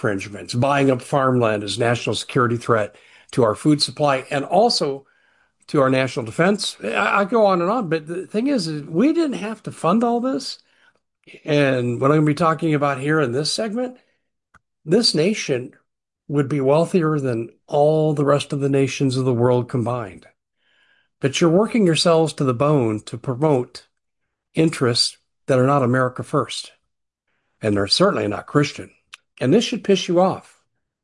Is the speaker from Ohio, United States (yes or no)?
no; Aurora, Colorado, United States; And I got family in Colorado. I grew up in Aurora.